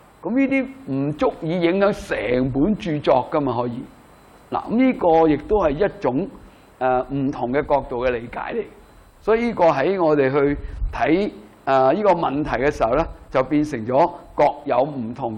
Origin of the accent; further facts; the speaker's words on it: China; 好遺憾咧，我哋中國人咧就未做到呢個層次啦